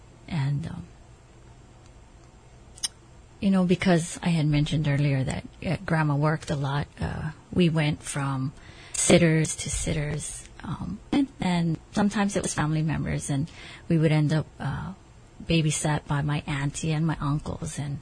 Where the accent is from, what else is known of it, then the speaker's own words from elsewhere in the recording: Kailua, Hawaii, United States; I grew up in Kailua, windward side of Oahu, Enchanted Lakes, with my grandparents.